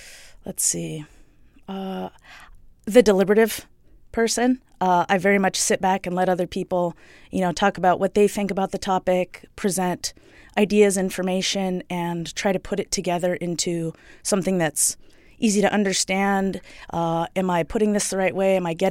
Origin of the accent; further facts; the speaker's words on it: Bethel, Alaska, United States; So I was born and raised here in Bethel. I went to school here, graduated from BRHS.